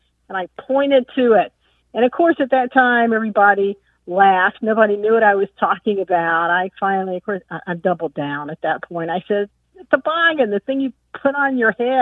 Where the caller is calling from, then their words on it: Charlotte, North Carolina, United States; I'm from Charlotte, North Carolina.